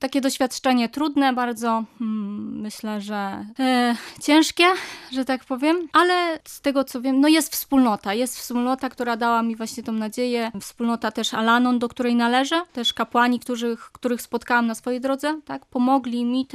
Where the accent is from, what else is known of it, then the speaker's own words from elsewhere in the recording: Reda, Pomeranian Voivodeship, Poland; właśnie ja jestem z Redy, ze świętego Antoniego.